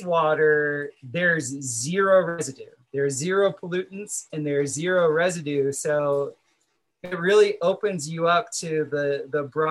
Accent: Florida, United States; because like I said, I grew up in South Florida, so I never drank water.

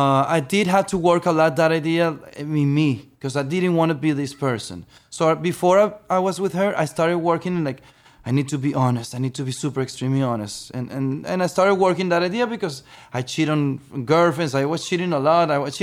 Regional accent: Venezuela; I grew up in Venezuela.

